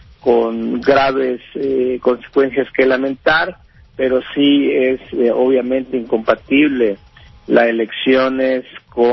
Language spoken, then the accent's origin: Spanish; Mexico; Lo que nos queda como mexicanas y mexicanos es seguir fortaleciendo a nuestras instituciones electorales.